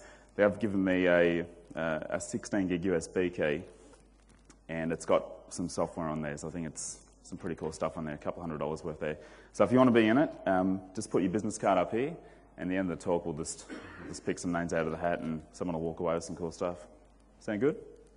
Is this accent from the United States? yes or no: no; Melbourne, Victoria, Australia; I'm from Melbourne, so a lot of the Melbourne community is using CoffeeScript.